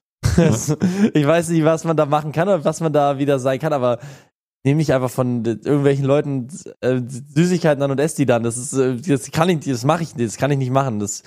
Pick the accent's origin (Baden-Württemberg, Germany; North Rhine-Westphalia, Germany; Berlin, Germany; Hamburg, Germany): Baden-Württemberg, Germany; ich bin ja ein Schwabe